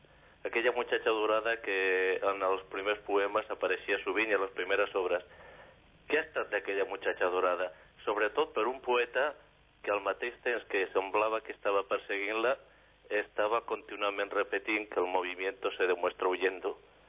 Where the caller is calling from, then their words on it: El Masnou, Catalonia, Spain; del Masnou.